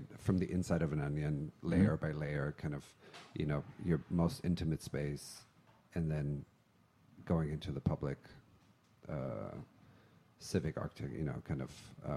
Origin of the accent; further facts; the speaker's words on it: Dusseldorf, North Rhine-Westphalia, Germany; In Dusseldorf.